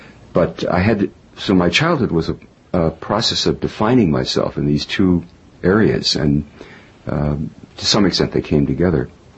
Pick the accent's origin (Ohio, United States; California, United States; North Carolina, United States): Ohio, United States; Lakewood; I grew up in Cleveland. Actually, I didn't. I grew up in Lakewood, which is a far west suburb of Cleveland.